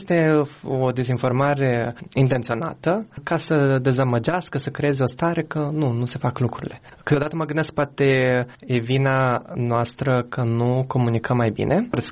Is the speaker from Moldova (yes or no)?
yes; Chișinău, Moldova; moved away; în 2010 am plecat din Chișinău, trăind acolo. Oricum, eu am fost foarte atașat de țară, în primul rând pentru că familia mea este aici.